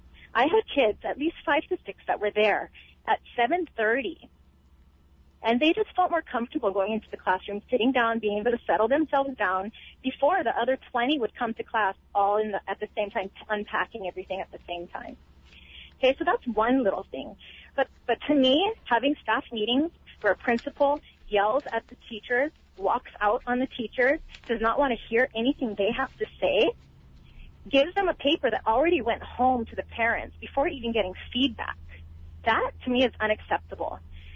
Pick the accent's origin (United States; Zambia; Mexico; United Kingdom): United States; Hanalei, Hawaii; I'm born and raised in Hanalei. I have three children that have attended Hanalei School, of which two are still there.